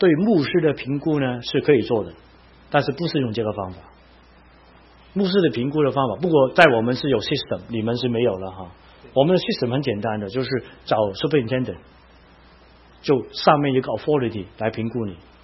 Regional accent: Hong Kong; Chinese is a second language; 我是香港来的哈，啊，我跟你讲，我学国语是很辛苦的。

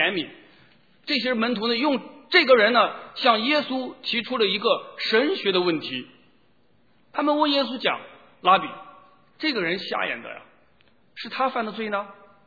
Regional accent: China; 这个思想其实在我们中国人心里边其实蛮深的。

